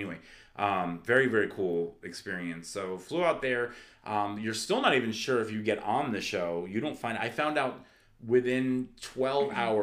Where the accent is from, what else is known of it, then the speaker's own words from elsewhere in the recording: New Jersey, United States; which I'm from Jersey.